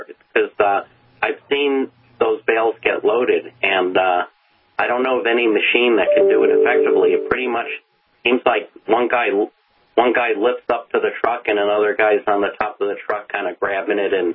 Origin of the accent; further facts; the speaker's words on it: New York, United States; I went across the country back to my hometown in New York